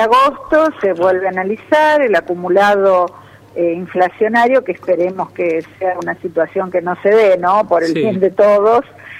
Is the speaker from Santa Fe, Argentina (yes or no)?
yes; Santa Fe, Argentina; como santafesinos y como argentinos